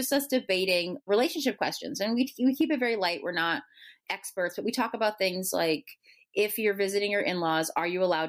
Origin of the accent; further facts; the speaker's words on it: East Coast, United States; I'm from the East Coast.